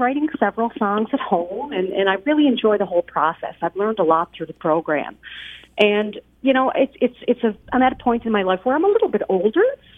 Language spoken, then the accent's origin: English; Nova Scotia, Canada; Well, I'm from the East Coast on a little island called Cape Breton.